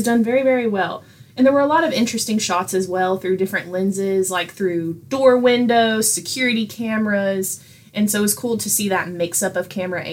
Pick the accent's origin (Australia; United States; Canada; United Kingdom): United Kingdom; England; So naturally, as an English person, I'm like, yeah, thesis, great.